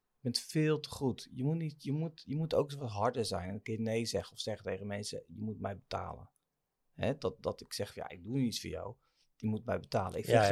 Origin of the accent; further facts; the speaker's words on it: Zeeland, Netherlands; Nee, ik kom uit Zeeland.